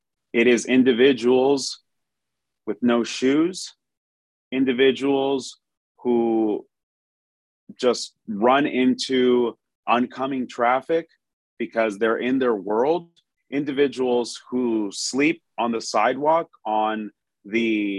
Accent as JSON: {"language": "English", "town": "Maryvale", "region": "Arizona", "country": "United States", "tie": "born or raised there", "said": "I grew up in Maryvale. And Maryvale has always been classified as, the bad part of town."}